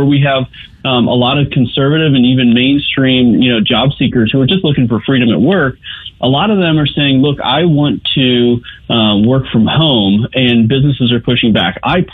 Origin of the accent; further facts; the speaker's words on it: California, United States; moved away; But I grew up in California, but I married a Texas gal, and so she's like, you need to wear cowboy boots.